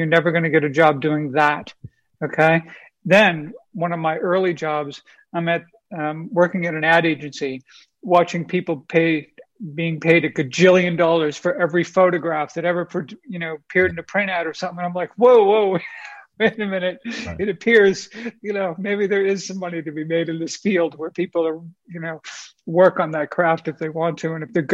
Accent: Boston, Massachusetts, United States; also born or lived in Florida / Colorado; since growing up in Boston, when I was in my 20s, I went to college in Florida, lived there for a long time. I had a second place in Colorado, lived there. Now I live in Southern California.

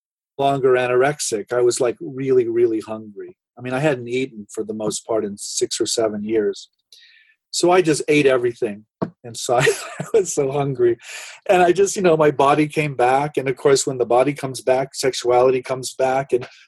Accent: Nebraska, United States; I grew up in Nebraska in a farming community, and when I hit adolescence, I grew up, I had a kind of idyllic childhood.

